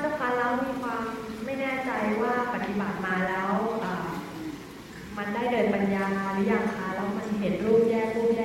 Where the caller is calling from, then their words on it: Chiang Rai, Thailand; หนูมาจากเชียงรายนะคะ